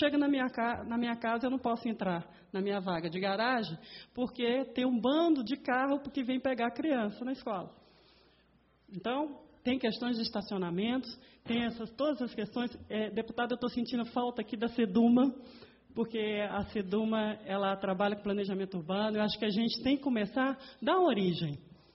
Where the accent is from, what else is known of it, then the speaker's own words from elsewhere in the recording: Brasília, Federal District, Brazil; eu digo como nasci em Brasília há 47 anos, então a gente está aqui há muito tempo